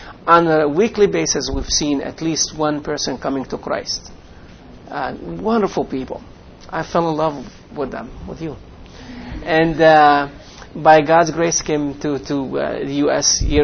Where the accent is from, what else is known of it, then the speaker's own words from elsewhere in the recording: Beirut, Beirut Governorate, Lebanon; moved away as an adult; now in Canada; And I stayed in Lebanon for 7 years. Tried to witness to my family, different things, faced a lot of difficulties. But I left Lebanon in 96, October 96.